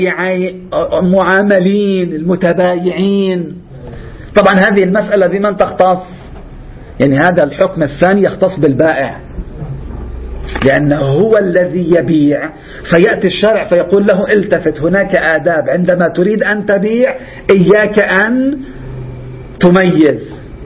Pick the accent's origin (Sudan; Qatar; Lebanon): Lebanon; عندنا في لبنان نفس الشيء